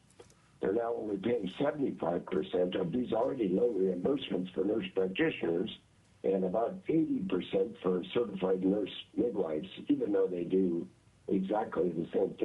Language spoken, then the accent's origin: English; Fairbanks, Alaska, United States; I was born and raised in Fairbanks and started Interior Women's Health Clinic in 2003.